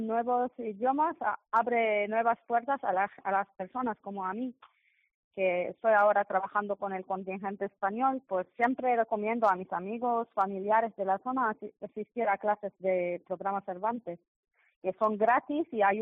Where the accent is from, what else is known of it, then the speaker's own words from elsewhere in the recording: South Governorate, Lebanon; Spanish is a second language; Yo soy del sur del Líbano, de un pueblo del distrito de Marzayún que se llama Clea.